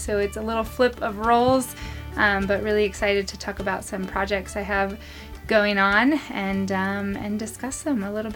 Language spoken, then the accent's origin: English; Florida, United States; Yes. So I grew up in Florida, although I didn't do a ton of gardening and farming when I was there.